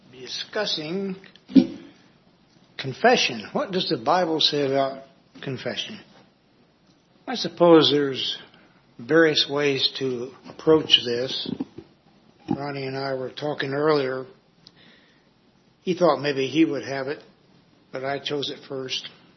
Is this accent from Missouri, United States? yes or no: yes; Missouri, United States; That said, I'm from the Show Me State, so I like to be shown or to show visually. So I do not know if it is the water we drink growing up